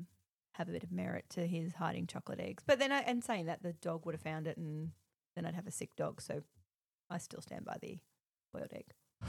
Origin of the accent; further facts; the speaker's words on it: Darwin, Northern Territory, Australia; born there; I was born in Darwin, so it's very hot up there.